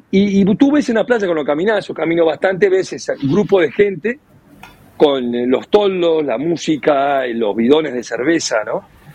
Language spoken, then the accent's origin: Spanish; Argentina; Se ve que vengo de Argentina con renovado y fresco, con buenas energía, ¿no?